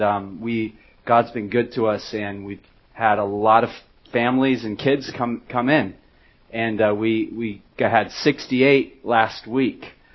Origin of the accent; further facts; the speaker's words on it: Kansas, United States; now in Dunedin, New Zealand; and I'm a member of Caversham Community Church in Dunedin. We've been there a couple years, and I'm from Kansas, USA.